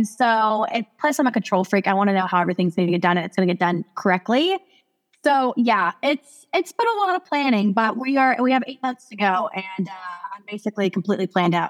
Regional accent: Houston, Texas, United States; now in Fort Worth, United States; I was born and raised in Houston, Texas. I'm the youngest of six

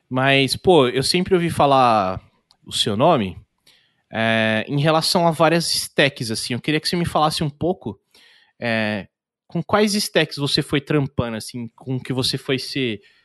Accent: Indaiatuba, São Paulo, Brazil; eu nasci em São Paulo. Aí eu vim pra cá, pra Indaiatuba, com uns 10 anos de idade, e com 18 eu voltei pra lá

